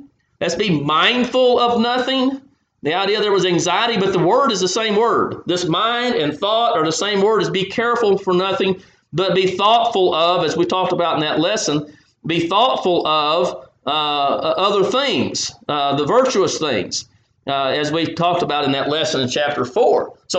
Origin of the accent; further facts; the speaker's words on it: the South, United States; We're all different backgrounds. We're from the South. We love fried food, like red meat.